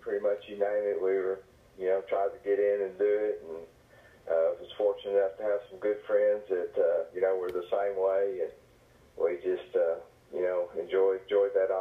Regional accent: Ballinger, Texas, United States; Well, I grew up in Ballinger, Texas. My father was a painter.

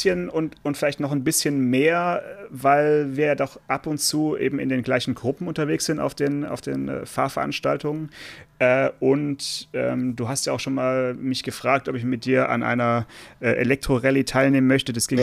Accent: Stuttgart, Baden-Württemberg, Germany; ich bin in Stuttgart geboren und zur Schule gegangen

